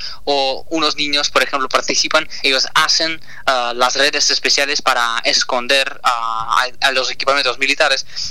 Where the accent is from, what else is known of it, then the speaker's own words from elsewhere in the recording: Ukraine; vemos que la gente entiende que los valores que tenemos en Ucrania, que la vida que teníamos antes de la guerra, era mejor que tienen en Rusia.